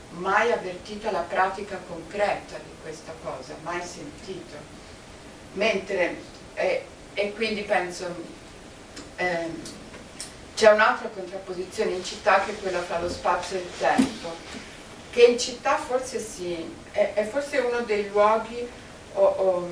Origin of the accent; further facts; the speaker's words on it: Tuscany, Italy; Io di origine sono toscana